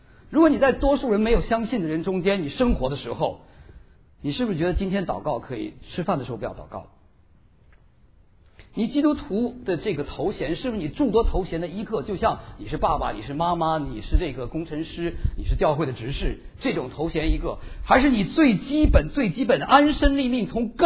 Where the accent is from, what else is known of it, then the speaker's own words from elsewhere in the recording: China; 我们作为中国人